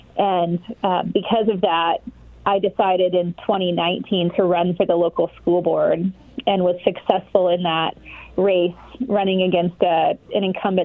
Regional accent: Eugene, Oregon, United States; so I'm a fifth-generation Oregonian. I was born in Lane County in Eugene at Sacred Heart Hospital, for those of you that are familiar with the area.

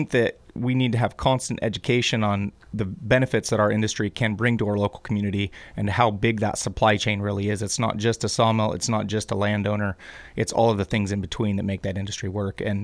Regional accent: Glide, Oregon, United States; Well, I grew up in Glide, and my father is in the timber industry as well.

